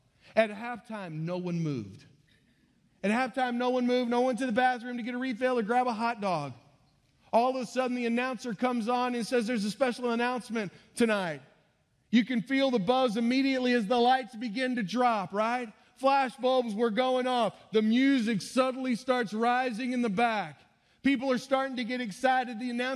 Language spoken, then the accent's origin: English; Houston, Texas, United States; I grew up in the Houston area, and so growing up down there, we used to go to the Rockets games.